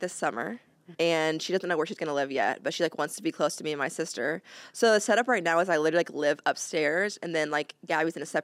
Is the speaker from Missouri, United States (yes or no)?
yes; Missouri, United States; Yeah, so I grew up in Missouri, just like a typical Midwest